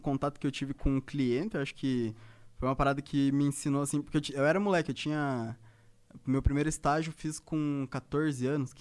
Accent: Ponta Grossa, Paraná, Brazil; eu saí de Ponta Grossa porque lá na minha cidade não tinha muito espaço para tecnologia. Então eu fui para Curitiba

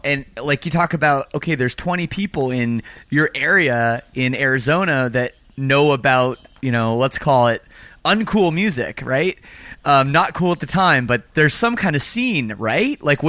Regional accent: Canada; Like I'm from Canada too. So it was like, I'd have to get it shipped and they wouldn't want to ship to Canada.

